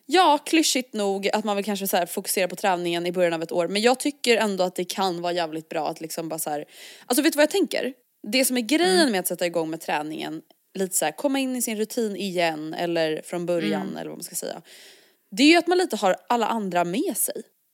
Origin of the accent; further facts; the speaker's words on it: Stockholm, Stockholm County, Sweden; vi som stockholmare